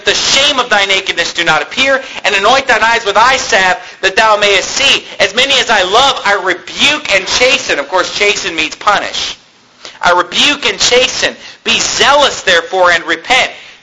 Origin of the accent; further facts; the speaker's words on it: California, United States; born or raised there; now in Arizona, United States